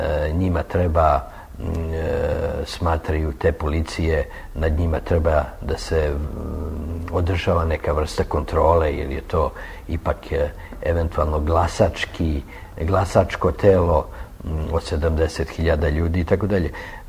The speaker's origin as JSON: {"language": "Serbian", "country": "Serbia", "lives_now": "France", "said": "Kao slikar nisam imao nikad nikakvih problema, pa ni danas u Francuskoj. Međutim, kao Srbin"}